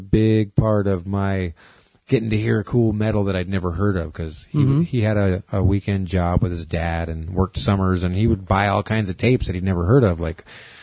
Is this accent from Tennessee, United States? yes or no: yes; Tennessee, United States; But I call it … because I'm from Tennessee, goddammit.